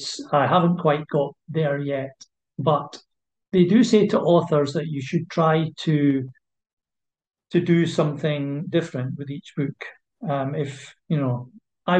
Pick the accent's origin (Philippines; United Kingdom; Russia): United Kingdom; Leith, Scotland; I'm originally from Leith, which is the port of Edinburgh, for people who are not familiar with the area.